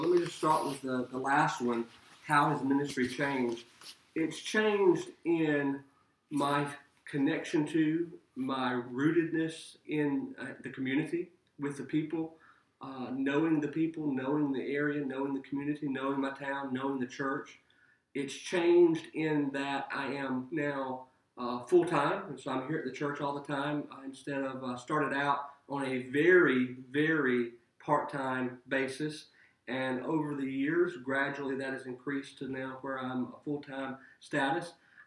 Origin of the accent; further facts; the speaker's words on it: Foxworth, Mississippi, United States; I'm originally from Mississippi, South Mississippi. Let me emphasize the South Mississippi part. And my parents live in Vicksburg now. I grew up outside of Hattiesburg, outside of a little small town called Foxworth.